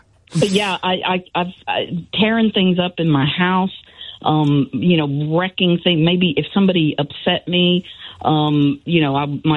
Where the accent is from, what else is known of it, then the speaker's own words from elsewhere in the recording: Kentucky, United States; Kentucky.